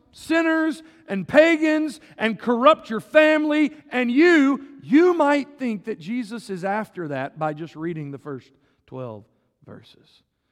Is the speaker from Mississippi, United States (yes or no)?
yes; Laurel, Mississippi, United States; So I'm from South Mississippi. I'm from the city of Laurel. We have a TV show called Hometown. Like, that's our people. That's my people.